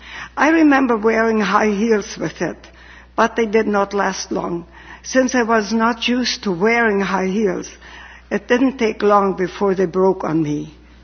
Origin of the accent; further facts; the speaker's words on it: Paraguay; English is a second language; now in Canada; We, my Oma, my sister, and I immigrated from Paraguay to Canada in June 1952.